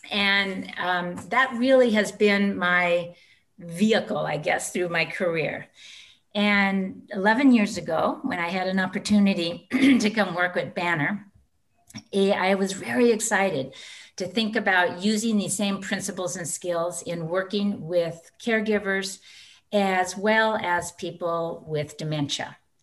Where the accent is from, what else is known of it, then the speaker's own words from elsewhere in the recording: Seattle, Washington, United States; Well, I am from Seattle, Washington.